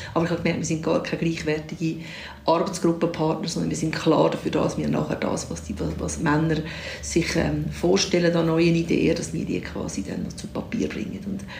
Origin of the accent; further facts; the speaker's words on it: Switzerland; Mein Vater hatte eine deutsche Staatsbürgerschaft, meine Mutter war Schweizerin. Ich habe mich immer als Schweizerin verstanden, aber ich hatte einen ausländischen Hintergrund.